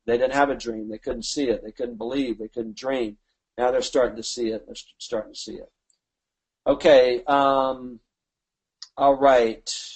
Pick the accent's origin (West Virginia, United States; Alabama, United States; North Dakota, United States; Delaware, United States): Alabama, United States; You know I'm from Alabama, right?